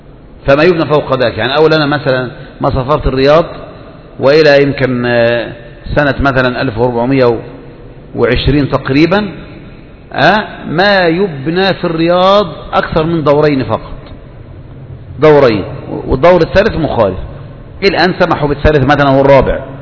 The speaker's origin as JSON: {"language": "Arabic", "country": "Egypt", "said": "احنا بقى من مصر"}